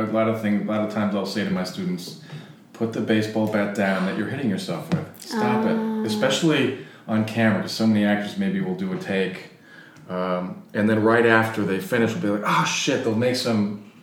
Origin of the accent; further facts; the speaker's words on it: New York, United States; That I'm a New Yorker.